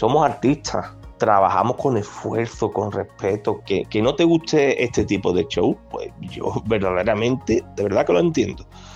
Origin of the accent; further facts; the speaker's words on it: Andalusia, Spain; soy andaluz y soy artista con acondroplasia.